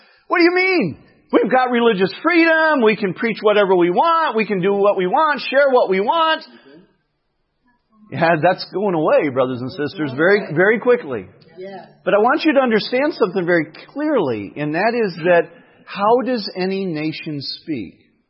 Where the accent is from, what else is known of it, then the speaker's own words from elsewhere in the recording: United States; I don't know about you, but I thank God I'm an American today.